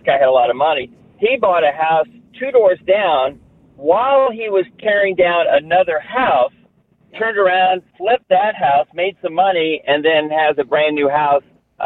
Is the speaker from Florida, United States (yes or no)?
no; Prairie Village, Kansas, United States; I grew up in Prairie Village. My parents passed away, and I had an empty house sitting in Prairie Village, so I moved back into my old house